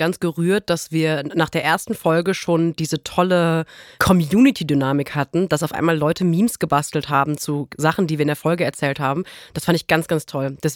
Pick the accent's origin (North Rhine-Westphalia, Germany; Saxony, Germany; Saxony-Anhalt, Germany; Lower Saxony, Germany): North Rhine-Westphalia, Germany; da wo ich herkomme, um jetzt auch noch mal ein bisschen herkunftskumpelig zu sein, ich komme vom Niederrhein